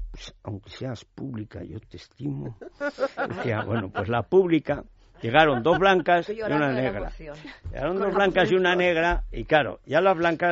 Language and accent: Spanish; Teruel, Aragon, Spain; como hombre de Teruel, o sea, en Teruel no hay.